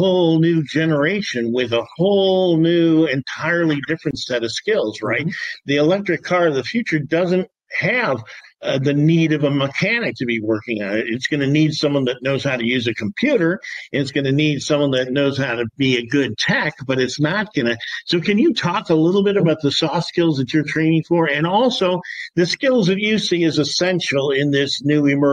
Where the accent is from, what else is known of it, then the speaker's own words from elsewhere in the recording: Detroit, Michigan, United States; as you see it differently than you did or we did growing up in Detroit here, where everyone, all of my grandparents and uncles were, you know, tradesmen and worked in the factories